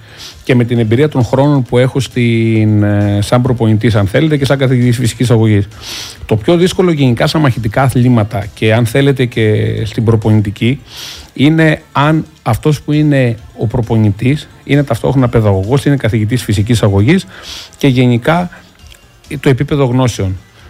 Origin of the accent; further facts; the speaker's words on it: Spercheiada, Central Greece, Greece; εγώ μεγάλωσα μέσα στη Σπερχιάδα βλέποντας τον Ατρόμητο Σπερχιάδας και ανδρώθηκα εκεί